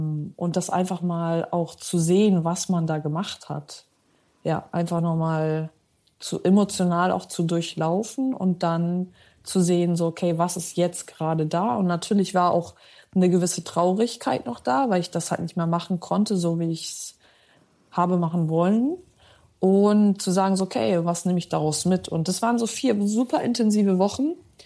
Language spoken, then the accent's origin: German; Stade, Lower Saxony, Germany; Das ist übrigens in der Nähe von Stade, wo ich geboren bin. Da bin ich groß geworden. Und da bin ich jetzt quasi, also zumindest habe ich meine Meldeadresse schon mal